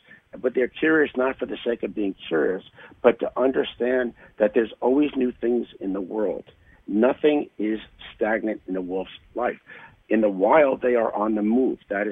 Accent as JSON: {"language": "English", "town": "Brooklyn", "region": "New York", "country": "United States", "said": "I know you're on the East Coast, and I'm from Brooklyn"}